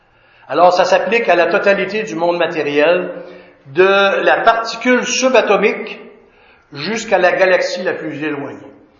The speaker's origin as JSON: {"language": "French", "town": "Lac-Mégantic", "region": "Quebec", "country": "Canada", "tie": "born or raised there", "said": "Moi, quand j'étais jeune à Mégantic, des ruisseaux, on en voyait"}